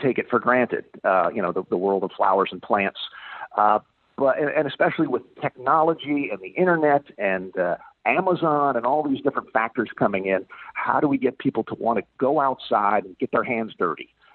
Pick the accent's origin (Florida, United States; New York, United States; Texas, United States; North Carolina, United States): Florida, United States; I grew up in Florida where, gosh, during the extreme of, you know, July or August, even at night, it's you know, 9 or 10 at night, it's still 85 degrees and 90% humidity.